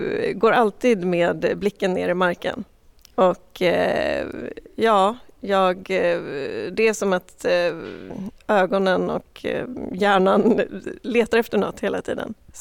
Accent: Norrköping, Östergötland, Sweden; now in Tyresö, Sweden; och är inte från Tyresö från början. Jag kommer från Norrköping men har bott här sedan 2017.

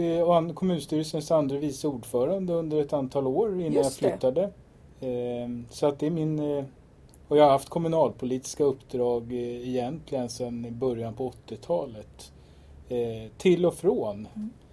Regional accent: Trollbäcken, Stockholm County, Sweden; Nej, jag är född i Bromma församling. Vid Brommaplan, norr om stan i Stockholm. När jag var 6 år, nästan 7 faktiskt, så flyttade vi till Trollbäcken, till Snövitsväg.

